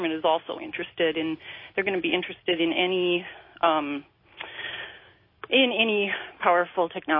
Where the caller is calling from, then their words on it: Wisconsin, United States; I'm calling from Wisconsin.